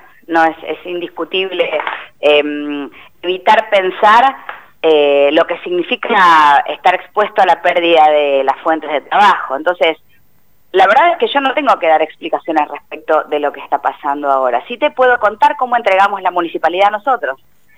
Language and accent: Spanish; Zapala, Neuquén, Argentina; Sí me toca como Zapalina, como funcionaria, como ex intendente